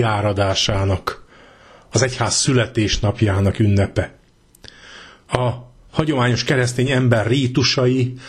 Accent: Újkígyós, Békés, Hungary; born there; Szülőfalum Újkígyós, szögedi kirajzás, a szögedi nemzet része, talán legészakibb szigete.

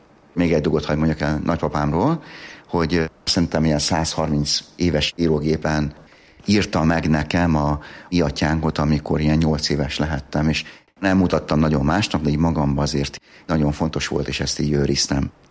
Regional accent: Tatabánya, Komárom-Esztergom, Hungary; also born or lived in Tata; Tatán születtem, Tatabányán nevelkedtem.

